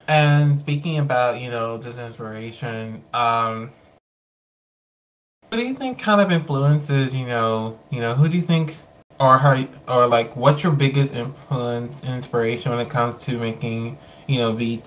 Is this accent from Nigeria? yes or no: no; Texas, United States; Oh, Texas.